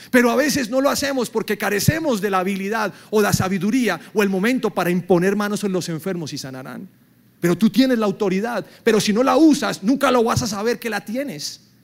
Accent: Bogotá, Colombia; Y si vemos un policía, como colombianos o bogotanos, pensamos que se puede quemar un policía

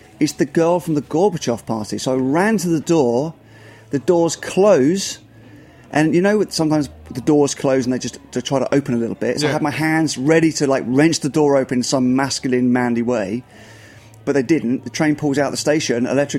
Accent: United Kingdom; Okay, well, I'm British, so this is what we're good at.

